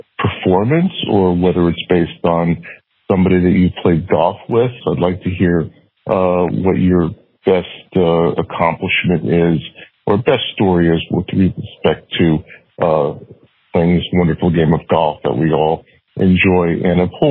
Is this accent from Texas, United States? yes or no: no; Florida, United States; I am from South Florida